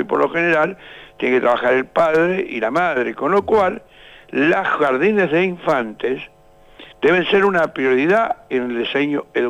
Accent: Argentina; nos tiene que preocupar como argentinos

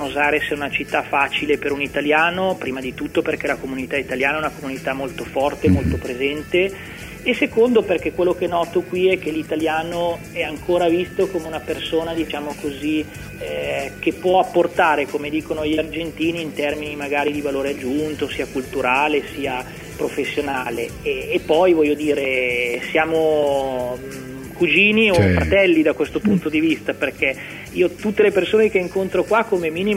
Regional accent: Monza, Lombardy, Italy; born there; io sono nato a Monza, però papà siciliano e la mamma monzese, quindi diciamo una mescla, come dicono qua.

